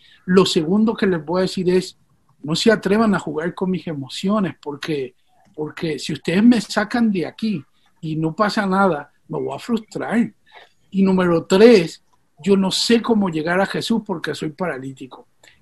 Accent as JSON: {"language": "Spanish", "country": "Puerto Rico", "tie": "born or raised there", "also_born_or_lived": "Venezuela", "said": "Nací en Venezuela, pero me crié en Puerto Rico."}